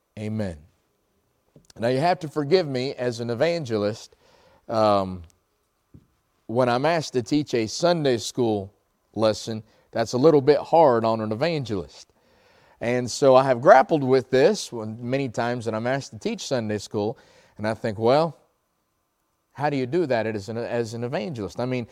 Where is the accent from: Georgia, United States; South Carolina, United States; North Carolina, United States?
North Carolina, United States; I'm from North Carolina. My wife's from Florida. We met in Illinois. We're based out of Ohio.